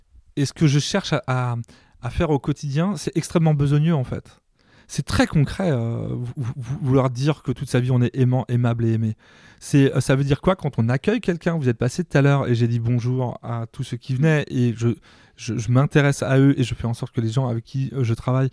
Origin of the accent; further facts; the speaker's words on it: Pays de la Loire, France; Je viens de la Mayenne.